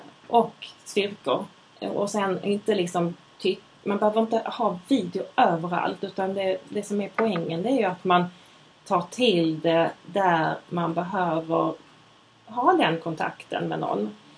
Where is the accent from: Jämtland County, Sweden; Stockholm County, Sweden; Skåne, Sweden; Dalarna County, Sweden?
Skåne, Sweden; Ja, och det, jag är från Skåne alltså.